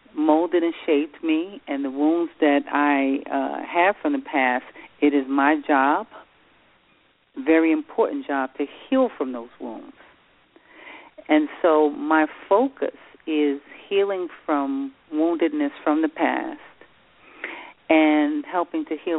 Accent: Brooklyn, New York, United States; also born or lived in Winston-Salem, North Carolina; I actually was born in Winston-Salem, North Carolina. Left here as a child, and I was raised in Brooklyn, New York. So I'm a New Yorker, an African, but raised in New York.

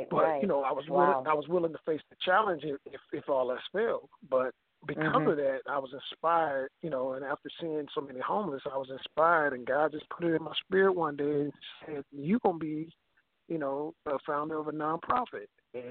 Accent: Racine, Wisconsin, United States; now in Atlanta, United States; Yeah, I came from Racine, Wisconsin, pursuing my music career in 95.

